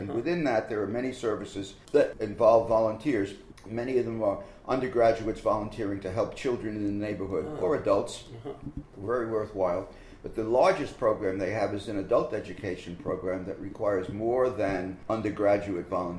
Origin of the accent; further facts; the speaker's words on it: Brooklyn, New York, United States; I grew up in Brooklyn.